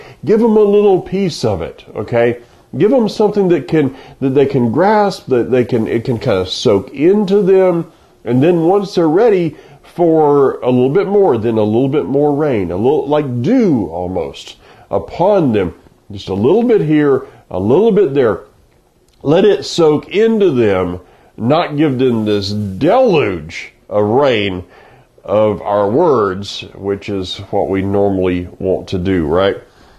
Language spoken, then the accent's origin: English; Florida, United States; Growing up in Florida, we would get these rains